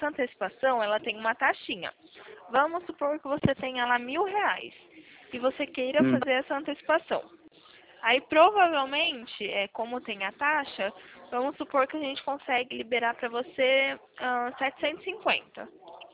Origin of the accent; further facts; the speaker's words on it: Pirassununga, São Paulo, Brazil; Eu sou de Pirassununga.